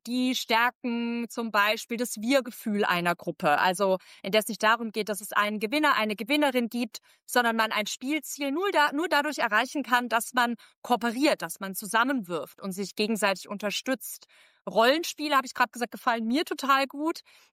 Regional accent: Swabia, Germany

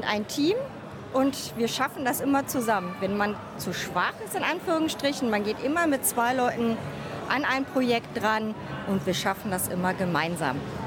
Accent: Scherpenberg, North Rhine-Westphalia, Germany; Ich bin nämlich aus Scherpenberg.

